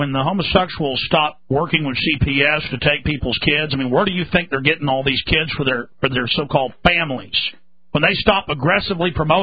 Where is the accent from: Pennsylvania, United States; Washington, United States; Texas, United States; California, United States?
Texas, United States; Dallas; I grew up watching it in Dallas, Texas.